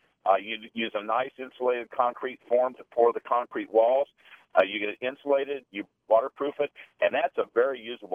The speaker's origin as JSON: {"language": "English", "region": "Kansas", "country": "United States", "tie": "born or raised there", "said": "I grew up in Kansas. Almost every home had one."}